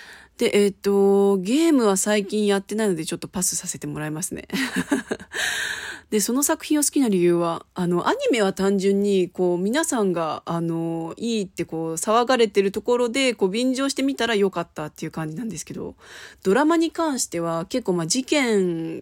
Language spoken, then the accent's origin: Japanese; Kansai, Japan; あとは関西人なんで